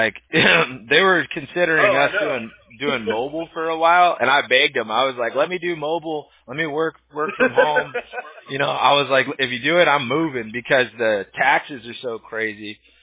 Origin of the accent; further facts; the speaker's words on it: Huntington Beach, California, United States; Oh, okay. Yeah, I'm a Huntington Beach native myself. I was actually born in Orange County, and then I grew up in Huntington Beach.